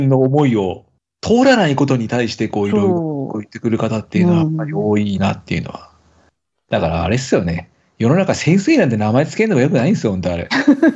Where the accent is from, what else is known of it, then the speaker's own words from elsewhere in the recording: Kawasaki, Kanagawa, Japan; born there; あんたどこ生まれって言われたんですよ。で、川崎ですって言った瞬間に、